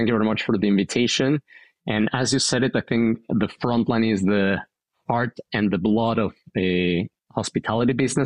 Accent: Mexico City, Mexico; moved away as an adult; I was born and raised originally in Mexico City. I lived there the first 19 years

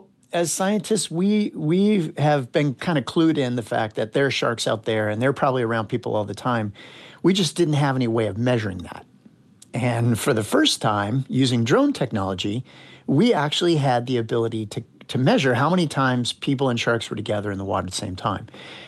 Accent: Martha's Vineyard, Massachusetts, United States; I grew up in Martha's Vineyard where they shot Jaws

